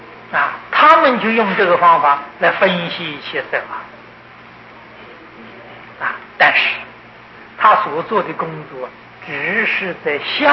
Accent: China; 我们中国人用毛笔

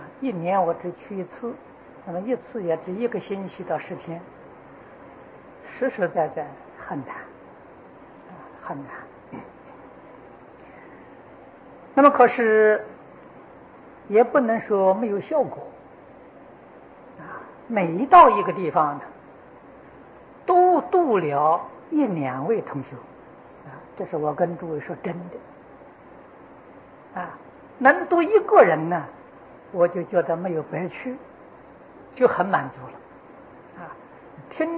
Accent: Taiwan; 现在我们台湾人出去跟从前不一样

